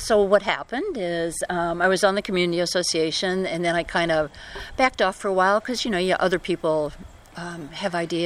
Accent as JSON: {"language": "English", "town": "Hobart", "region": "Indiana", "country": "United States", "tie": "born or raised there", "also_born_or_lived": "Gary", "lives_now": "Indianapolis, United States", "said": "I was born in Gary, Indiana, but I basically I lived in Hobart until I was 18, Hobart, Indiana."}